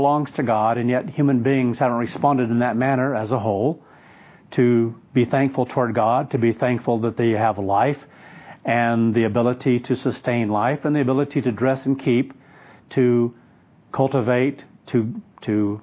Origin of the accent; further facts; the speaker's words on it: Kansas, United States; when we're in Kansas, when I grew up in Kansas